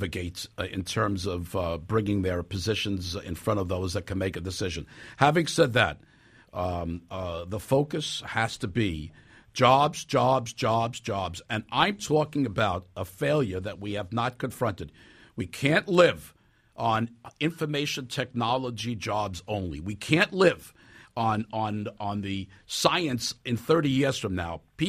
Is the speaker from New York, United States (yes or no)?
yes; Brooklyn, New York, United States; Grew up in Crown Heights.